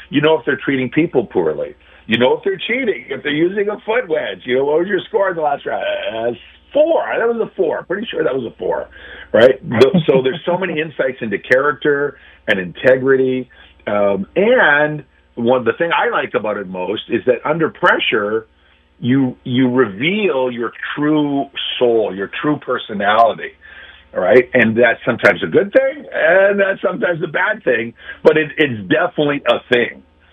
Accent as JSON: {"language": "English", "country": "Canada", "said": "I'm a Canadian, even though I sound like an American, Jay. I speak both languages, Canadian and American."}